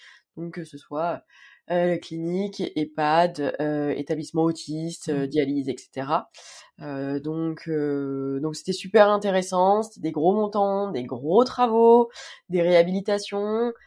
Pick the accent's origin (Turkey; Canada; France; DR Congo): France; Île-de-France; j'ai 29 ans et je suis d'Île-de-France, du 92 exactement.